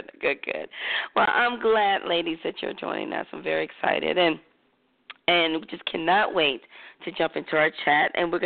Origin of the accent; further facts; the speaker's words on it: Winston-Salem, North Carolina, United States; now in Fort Worth, United States; I'm from North Carolina originally, Winston-Salem. Born and bred, yes. And I'm in Fort Worth right there in Dallas.